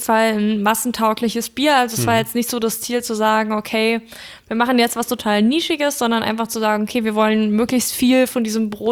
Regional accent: Hesse, Germany; Also ich komme auch aus Hessen

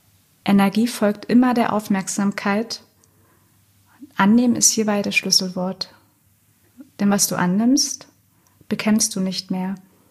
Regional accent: Berlin, Germany; Ich komme aus Berlin. Wir sitzen gerade auch mitten im Herzen von Berlin.

